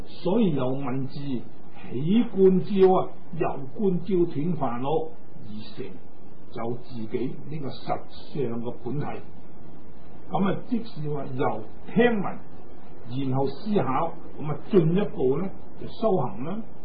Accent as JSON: {"language": "Cantonese", "country": "China", "said": "我們身為中國人，也是中國的佛教徒"}